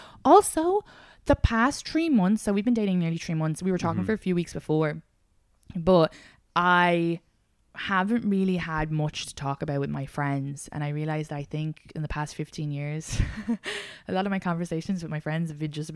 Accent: Ireland; I know, and I'm an Irish woman.

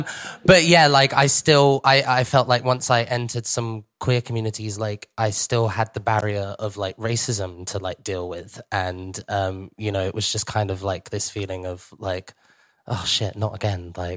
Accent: Croydon, London, United Kingdom; born there; fucking hell, I was born in Croydon. Like, shit, it's not that exotic.

